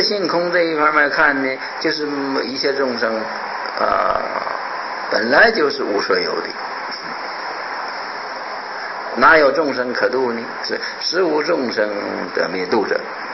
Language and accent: Chinese; China; 那么我们中国人呢，我们中国人的中国哲学里面，孔孟之道好像没有说这件事